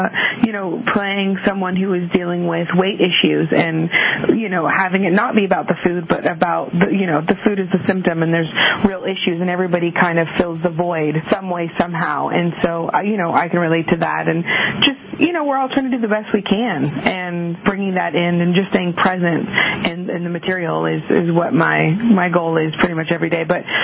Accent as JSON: {"language": "English", "town": "Gainesville", "region": "Florida", "country": "United States", "said": "And I'm from Gainesville, Florida, so, you know, we're Florida girls, so it's exciting."}